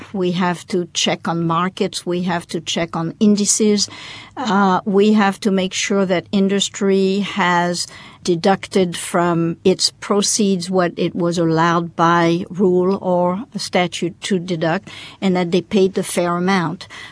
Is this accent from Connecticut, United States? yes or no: no; Wyoming, United States; I served the governor of my home state of Wyoming.